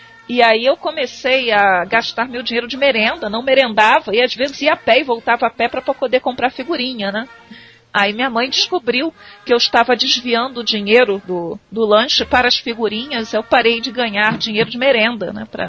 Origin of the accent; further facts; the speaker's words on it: Rio de Janeiro, Brazil; Eu nasci no Rio, eu sou do Rio, né?